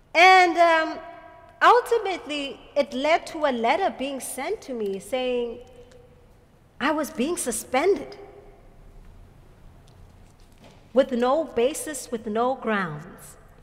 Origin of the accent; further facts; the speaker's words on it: South Africa; when I was in college in Stellenbosch, South Africa, the wine lands of my home country.